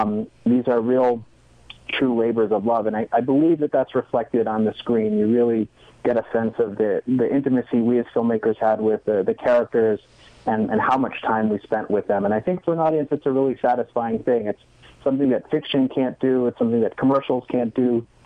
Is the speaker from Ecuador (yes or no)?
no; New York City, New York, United States; First of all, I'm a New Yorker, and so I'm really unfamiliar with the process.